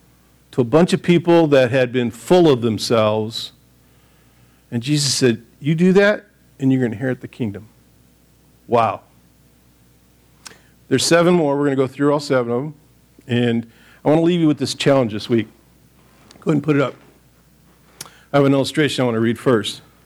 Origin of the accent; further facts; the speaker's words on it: United States; I'm a stinking independent person. I'm an American.